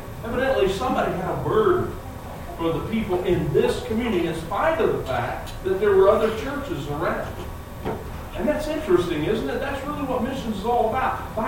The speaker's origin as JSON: {"language": "English", "town": "Copperville", "country": "United States", "tie": "born or raised there", "said": "And, you know, Sharita and I grew up in this area. I grew up in Copperville."}